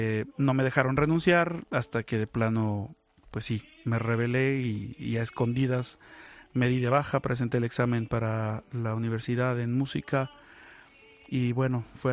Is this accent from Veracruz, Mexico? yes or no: yes; Xalapa, Veracruz, Mexico; Soy originario de Xalapa, Veracruz, de una familia de clase media.